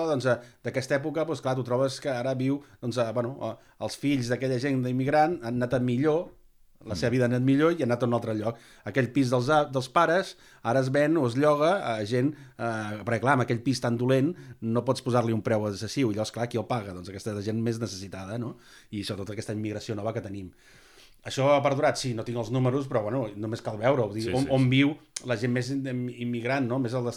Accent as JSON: {"language": "Catalan", "town": "Sabadell", "region": "Catalonia", "country": "Spain", "said": "jo soc de Sabadell"}